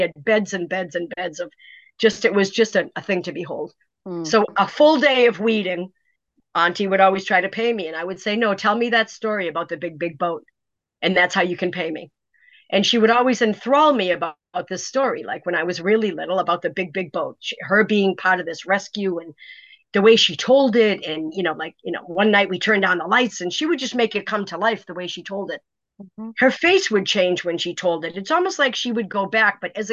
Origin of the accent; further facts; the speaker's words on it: Walpole, Massachusetts, United States; growing up in Walpole, Mass, which is 18 miles south of Boston.